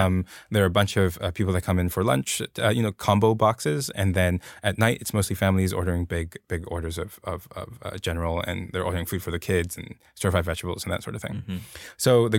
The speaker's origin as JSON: {"language": "English", "country": "Hong Kong", "tie": "born or raised there", "lives_now": "United States", "said": "Yeah, I grew up in Hong Kong, and I came here to the U.S."}